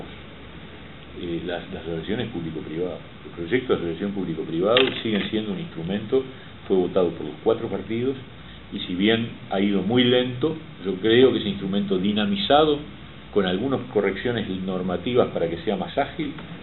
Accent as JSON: {"language": "Spanish", "country": "Uruguay", "said": "Los únicos que giles que estamos pensando en si cumplimos o no cumplimos, bueno, somos los uruguayos."}